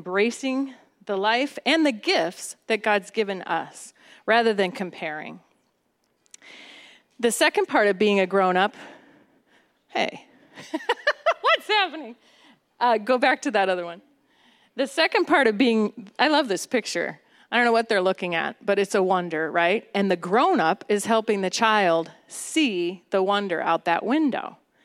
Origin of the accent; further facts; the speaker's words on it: Cleveland, Ohio, United States; I mean, it's not that I grew up in Cleveland, Ohio, so it was very different than snow day